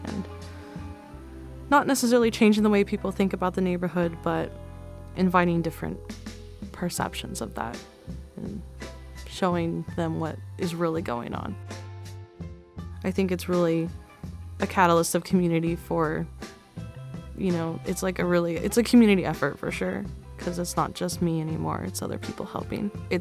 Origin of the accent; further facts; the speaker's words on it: Spenard, Alaska, United States; I was born and raised in Spinard, and I know that neighborhood very well